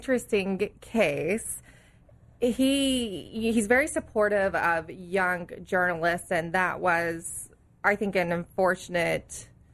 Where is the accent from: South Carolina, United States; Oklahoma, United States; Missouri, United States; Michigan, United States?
Oklahoma, United States; I grew up near Cherokee in Cherokee Nation.